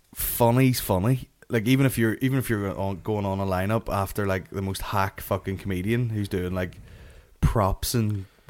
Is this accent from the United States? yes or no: no; Northern Ireland, United Kingdom; I'm a comedian from Northern Ireland